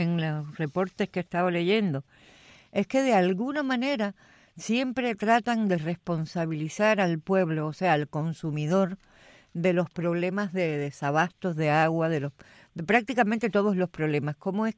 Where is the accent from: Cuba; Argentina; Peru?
Cuba; Yo me crié en Cuba, sin agua también, viviendo en un quinto piso.